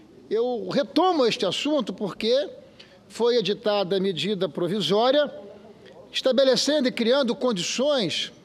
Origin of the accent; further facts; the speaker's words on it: Espírito Santo, Brazil; presente no meu estado, no estado do Espírito Santo, de onde eu venho.